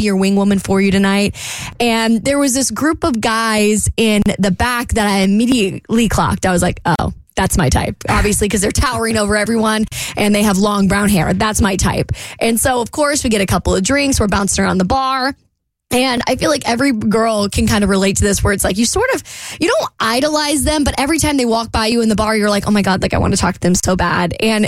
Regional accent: Jacksonville, Florida, United States; me and my friend went to a dive bar in Jacksonville. It's my hometown

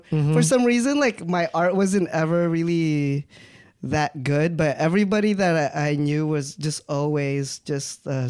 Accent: Costa Mesa, California, United States; I'm from Costa Mesa, California.

